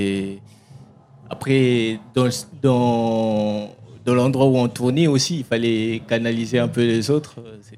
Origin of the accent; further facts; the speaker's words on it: Périgueux, Nouvelle-Aquitaine, France; Je viens de Périgueux.